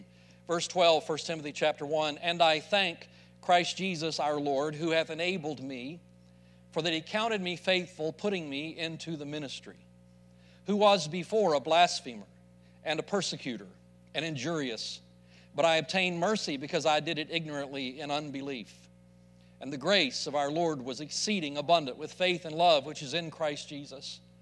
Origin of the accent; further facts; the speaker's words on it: Alabama, United States; But I grew up in North Alabama, and at the age of 6, my parents took us to a revival meeting at Springdale Baptist Church.